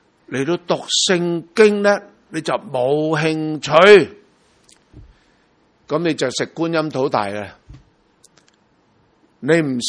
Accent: Hong Kong; 中国人，我们香港人很少书的，是吧？

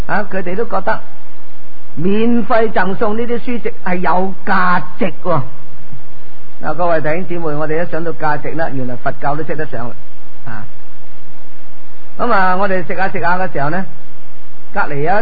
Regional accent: Hong Kong; 咁我哋香港人或者我哋中国人咧，我哋成日都系计住嗰啲钱

